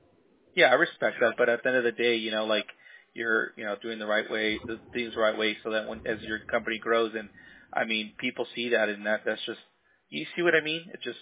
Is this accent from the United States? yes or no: yes; Orange County, California, United States; I'm born and raised in Orange County, so you know, in Orange County you have you have your Newport Beach, your Huntington Beach